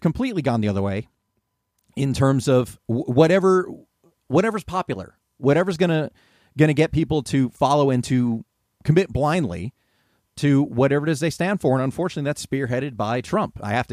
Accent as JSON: {"language": "English", "country": "United States", "said": "I'm just saying I'm a voter. I'm an American."}